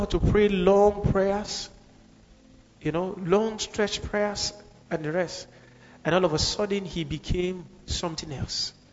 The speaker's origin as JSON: {"language": "English", "town": "Kaduna", "region": "Kaduna State", "country": "Nigeria", "tie": "born or raised there", "said": "In Nigeria, especially this part of Nigeria, some sort of. Where I grew up in Kaduna"}